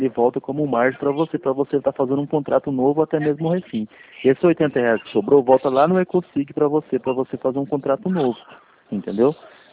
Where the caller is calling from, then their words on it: Campo Grande, Mato Grosso do Sul, Brazil; Campo Grande, Mato Grosso do Sul.